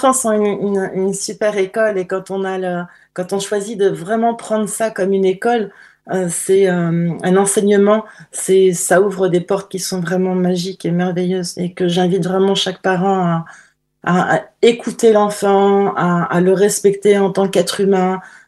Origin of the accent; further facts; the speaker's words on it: Paris, Île-de-France, France; also born or lived in Caribbean / India; j'ai vécu à Paris, j'ai grandi à Paris, et j'ai commencé ma vie professionnelle dans le monde de la mode.